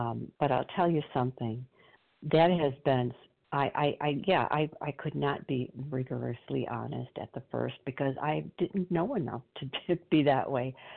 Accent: Illinois, United States; Oh, Illinois.

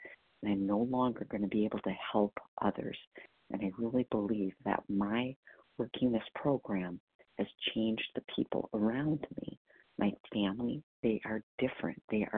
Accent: Wisconsin, United States; I'm from Wisconsin.

